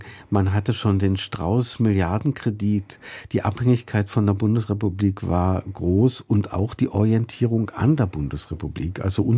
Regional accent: Germany; Naja, die DDR war, man saß in der Falle. Ich bin ja aufgewachsen in der Niedergangsphase.

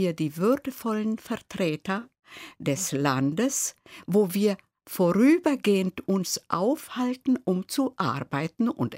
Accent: Split, Split-Dalmatia County, Croatia; Ich bin in Split geboren. Meine Eltern kamen aus einem Bergdorf, 50 Kilometer von Split entfernt. Dort lebte ich bis zu meinem 10. Lebensjahr und wurde dann in ein Vorort von Split mitgenommen von dem Vater zu anderen älteren Geschwistern

